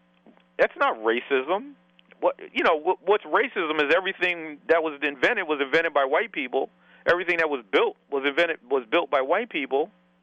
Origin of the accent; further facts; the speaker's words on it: Peekskill, New York, United States; you have my hometown of Peekskill, which the city government reeks, smells of racism.